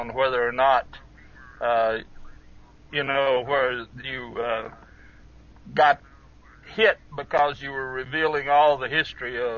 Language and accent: English; Kentucky, United States; I'm from Kentucky.